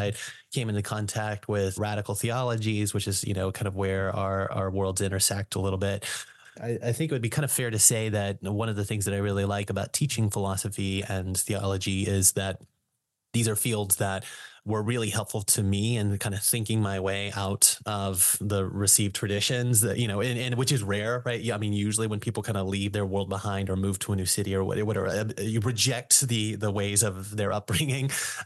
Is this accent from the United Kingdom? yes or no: no; Arkansas, United States; I was born and raised in Arkansas.